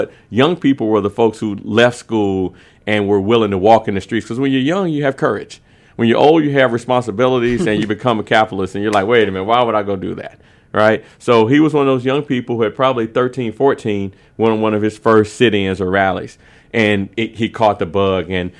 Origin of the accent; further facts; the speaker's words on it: Atlanta, Georgia, United States; Well, you know, I grew up in Southwest Atlanta, went to Atlanta Public Schools. My parents worked in civil rights.